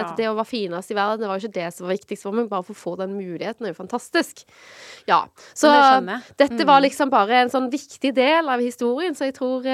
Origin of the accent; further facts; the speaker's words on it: Stavanger, Rogaland, Norway; now in Oslo, Norway; de har jeg gått veldig mye visninger for når jeg var yngre hjemme i Stavanger